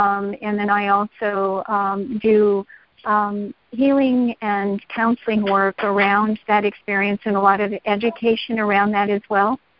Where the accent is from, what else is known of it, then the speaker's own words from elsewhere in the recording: Santa Fe, New Mexico, United States; now in Albuquerque, United States; I'm currently in Albuquerque helping my daughter, but I am from Santa Fe.